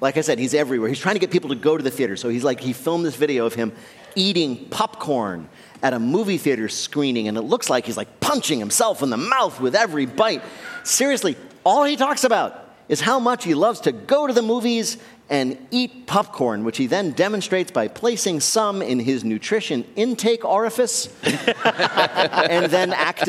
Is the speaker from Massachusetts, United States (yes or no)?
no; New Jersey, United States; I grew up in New Jersey, and my very first airport flight was out of Newark Airport